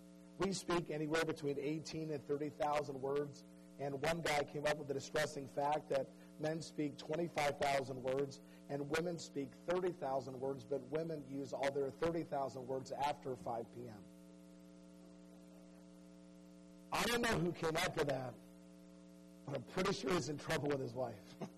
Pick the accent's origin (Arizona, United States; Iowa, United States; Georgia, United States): Georgia, United States; Listen, I grew up in Georgia. We always tease people from Alabama.